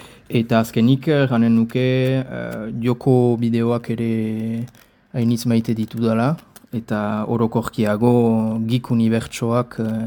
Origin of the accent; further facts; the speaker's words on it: Ascain, Nouvelle-Aquitaine, France; 28 urte, Azkaingoa, Azkainen sortua, ikastolan ibilia naiz nire haurtzaro osoa